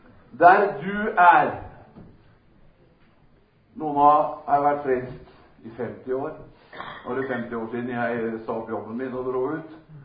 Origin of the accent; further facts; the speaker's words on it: Lillehammer, Innlandet, Norway; når jeg vokste opp på Fåberg, det var i Lillehammer kommune